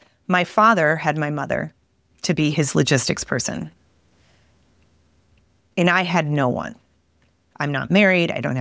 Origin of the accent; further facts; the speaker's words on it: Midwest, United States; And I grew up in the Midwest. I understand the Midwest. I understand farms and farm roads.